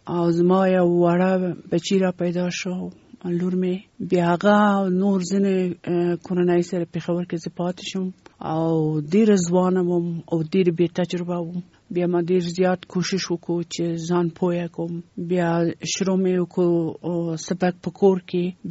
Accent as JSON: {"language": "Pashto", "region": "Kabul", "country": "Afghanistan", "tie": "born or raised there", "said": "زه د کابل یم او په کابل ښار کې پیدا شوم"}